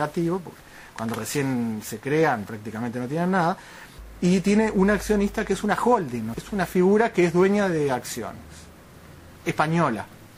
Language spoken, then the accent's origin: Spanish; Uruguay; los dueños de esa empresa, que somos todos los uruguayos.